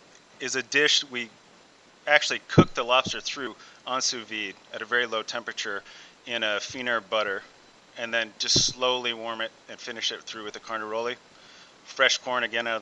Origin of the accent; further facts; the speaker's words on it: Hawaii, United States; I grew up in Hawaii and have a bit of a Pacific Rim in my background.